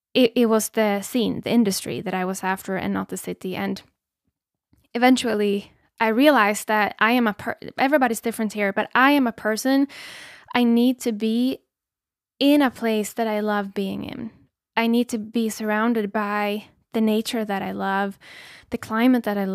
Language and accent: English; Sweden; now in Portugal; Portugal, again, has a very different culture than where I grew up in Sweden.